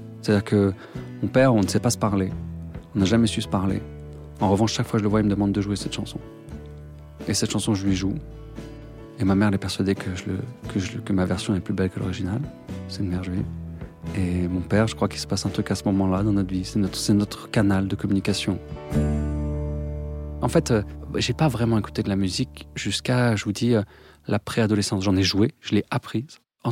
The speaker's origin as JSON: {"language": "French", "town": "Lyon", "region": "Auvergne-Rhône-Alpes", "country": "France", "tie": "born or raised there", "said": "Je suis né à Lyon. J'ai grandi à Lyon."}